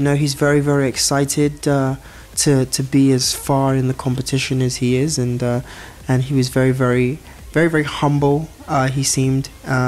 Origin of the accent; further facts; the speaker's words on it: United Kingdom; accent: English; I don't know if I abuse my English accent, but it's helpful sometimes. Yeah, for girls who are susceptible to a British accent.